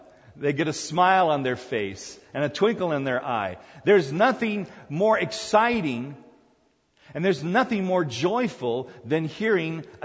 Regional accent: South Korea; And so I liked Army guys growing up as a kid in Korea.

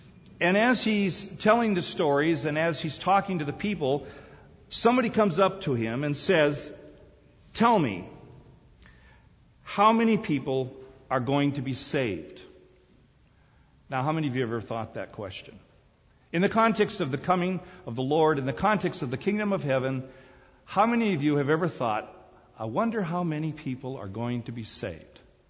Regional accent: Singapore; I remember as a kid growing up in Singapore and going to academy in Singapore.

